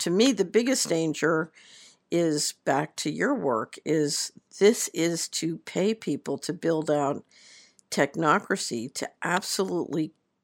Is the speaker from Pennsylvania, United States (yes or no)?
yes; Philadelphia, Pennsylvania, United States; I grew up in Philadelphia. I've been to Erie, Pennsylvania.